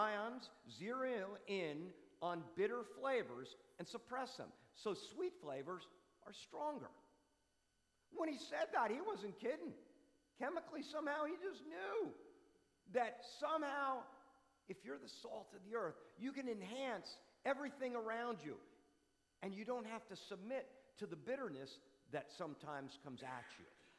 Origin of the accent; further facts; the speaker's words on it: New Jersey, United States; You know, I remember growing up in New Jersey, and to be real honest with you, I had it.